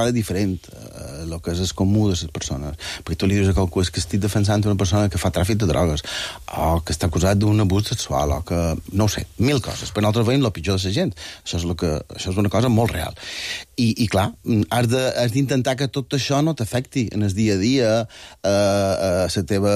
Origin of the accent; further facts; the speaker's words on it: Bunyola, Balearic Islands, Spain; jo som de Bunyola i som així.